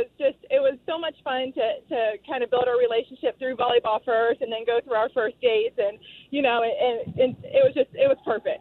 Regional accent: Texas, United States; now in Iowa City, United States; Well, I'm actually calling from Iowa City, but I'm a born and raised Texan. I've been here for 2.5 years.

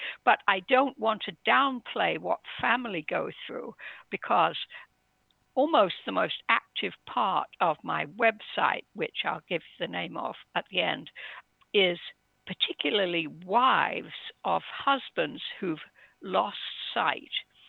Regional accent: England, United Kingdom; I was brought up in England, stiff upper lip and all that.

